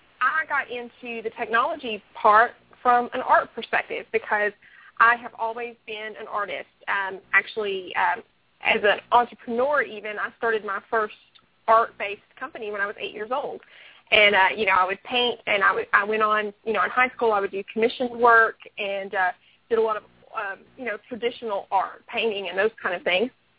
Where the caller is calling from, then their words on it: Tennessee, United States; Well, I'm actually calling in from where I'm from originally. I'm a little bit south of Nashville, Tennessee, and that's where I'm calling from today.